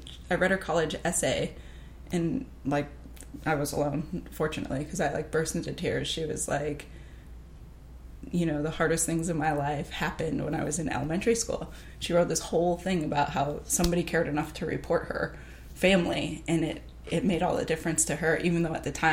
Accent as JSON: {"language": "English", "town": "Trumbull", "region": "Connecticut", "country": "United States", "tie": "born or raised there", "said": "I know, like, I mean, we grew up in Trumbull."}